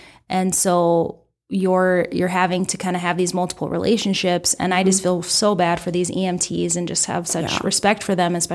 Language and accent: English; Woonsocket, United States; my hometown is Woonsocket, and, there were four young boys who perished in a car accident.